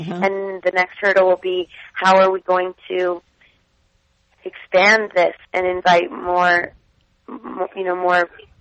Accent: Hudson, Quebec, Canada; also born or lived in Montreal; I was born in Montreal and raised in a little town called Hudson.

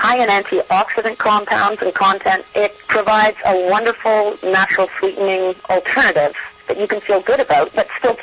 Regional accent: Canada; moved away as an adult; now in United States; I come from Canada, and I grew up on a farm.

